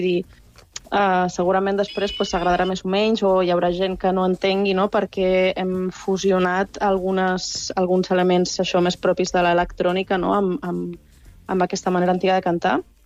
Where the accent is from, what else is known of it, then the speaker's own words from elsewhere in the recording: Ibiza, Balearic Islands, Spain; jo mateixa com a eivissenca, sóc eivissenca però de pares no eivissencs, i no havia conegut el cant redoblat fins fa poquíssim.